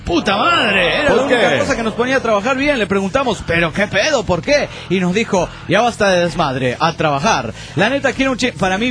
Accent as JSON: {"language": "Spanish", "town": "Cancún", "region": "Quintana Roo", "country": "Mexico", "said": "de Cancún, Quintana Roo, México."}